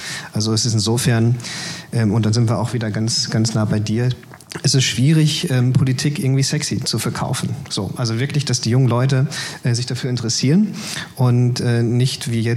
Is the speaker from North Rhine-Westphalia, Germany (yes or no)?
yes; North Rhine-Westphalia, Germany; Ich komme aus dem Ruhrpott, da hat keine Stadt Geld.